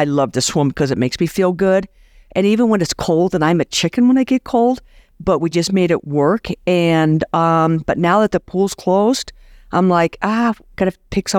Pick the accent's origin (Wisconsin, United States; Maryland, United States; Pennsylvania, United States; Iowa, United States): Iowa, United States; Iowa City; I grew up in Iowa, Iowa City, and my father was a college professor there.